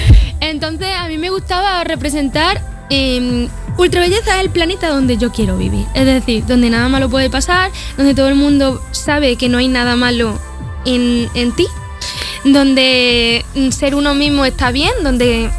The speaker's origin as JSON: {"language": "Spanish", "town": "Pozoblanco", "region": "Andalusia", "country": "Spain", "said": "a la gente andaluza, de Sierra Morena, de mi pueblo Pozo Blanco"}